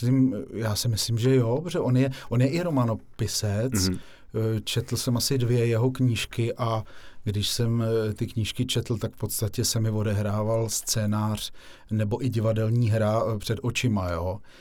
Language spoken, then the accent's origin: Czech; Písek, South Bohemian Region, Czechia; born there; Tam jsem se narodil, v Písku. Kousek od Písku mám, doposud tam vlastně bydlí moje mamka v domě.